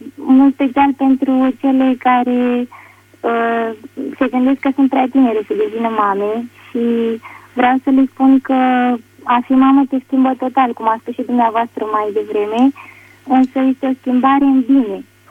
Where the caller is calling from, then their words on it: Ploiești, Prahova, Romania; și sunt din Ploiești. Am 23 de ani